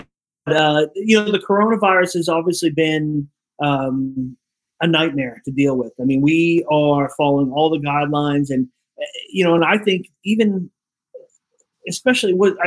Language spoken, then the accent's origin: English; Northeast, United States; Zoli's is a lot more heavier, and it's a lot more what I grew up with in the Northeast. It's more Italian-American.